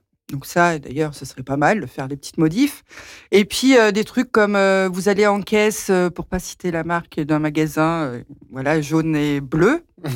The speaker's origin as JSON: {"language": "French", "country": "France", "tie": "born or raised there", "said": "Donc, j'ai 43 ans. Je suis originaire d'Estivareil."}